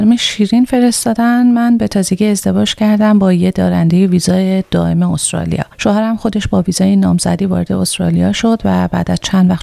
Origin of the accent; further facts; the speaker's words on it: Afghanistan; البته ما افغان هستیم و با شرایط فعلی افغانستان